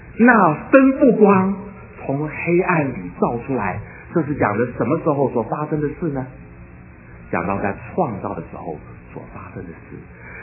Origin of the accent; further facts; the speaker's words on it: Taiwan; 我们在台湾长大的人都听说过有这个新生活运动。